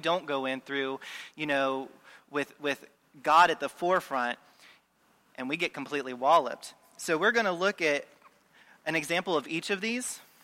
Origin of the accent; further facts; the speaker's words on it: Parkersburg, West Virginia, United States; I grew up here in Parkersburg.